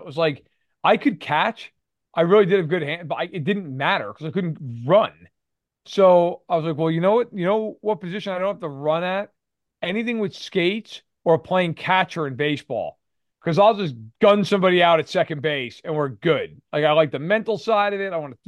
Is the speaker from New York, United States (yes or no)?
yes; New York, United States; I mean, I grew up in New York.